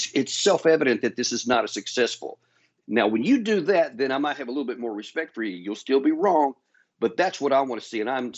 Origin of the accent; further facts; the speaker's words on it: United States; I'm an American guy.